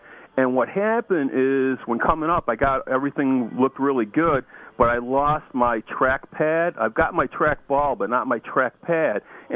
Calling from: Rochester, New York, United States; I'm calling from Rochester, New York.

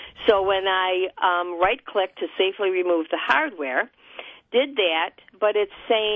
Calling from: Irondequoit, New York, United States; Around Aquoit.

